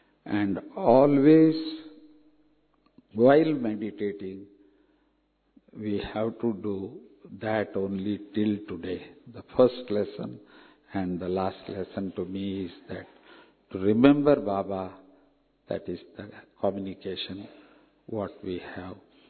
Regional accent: South India, India; Because I am from South India

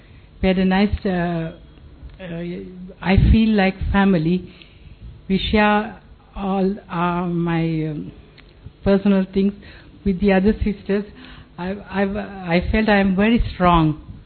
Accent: Italy; I'm from Italy.

